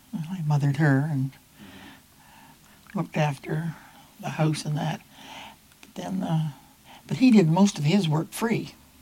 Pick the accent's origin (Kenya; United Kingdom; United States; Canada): Canada; New Brunswick; born there; No, I was born in New Brunswick.